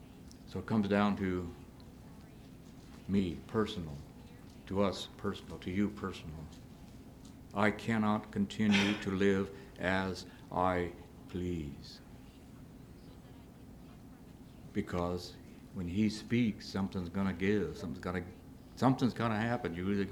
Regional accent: Omaha, Nebraska, United States; I thought about, I'm from Omaha, Nebraska. We had a hockey team, farm team from Detroit.

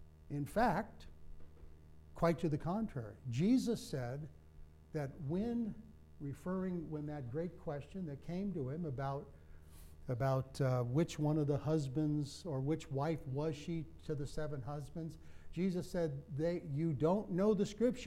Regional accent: Ireland; And I'm an Irishman.

